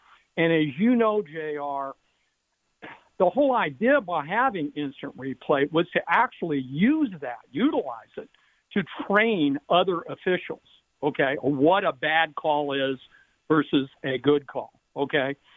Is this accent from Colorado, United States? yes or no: yes; Denver, Colorado, United States; You know, I'm from Denver.